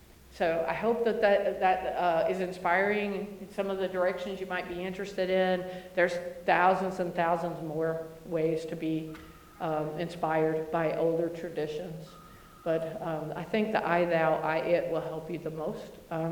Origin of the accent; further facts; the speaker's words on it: Kentucky, United States; And I'm from Kentucky, so I saw things that I had never seen before.